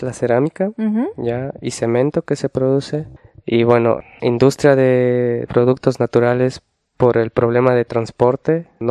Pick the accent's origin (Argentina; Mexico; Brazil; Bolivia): Bolivia; La Paz; Yo soy de La Paz, de la ciudad de La Paz. Es la sede de gobierno de Bolivia.